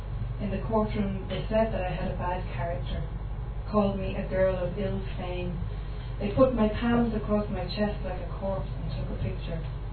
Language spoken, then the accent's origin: English; Dublin, Leinster, Ireland; now in Galway, Ireland; And I'm from Dublin, West Dublin, but I live in East Galway.